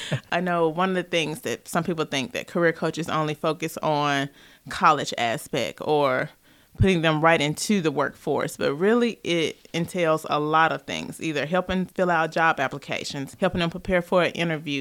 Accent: Hot Springs, Arkansas, United States; I was actually born and raised in Hot Springs. I graduated from Hot Springs High in 2002.

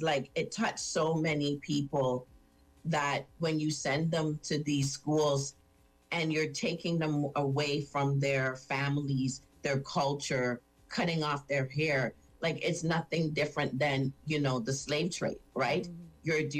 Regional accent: Toronto, Ontario, Canada; born there; What do you mean go back where I came from? I was born in Toronto.

